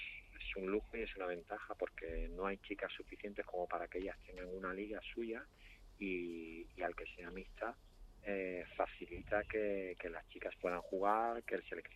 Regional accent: Jerez de la Frontera, Andalusia, Spain; No, soy de Jerez, en Cádiz.

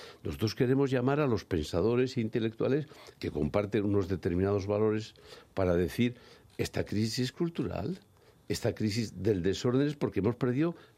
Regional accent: Spain; no tenemos que tener ningún complejo de inferioridad como españoles

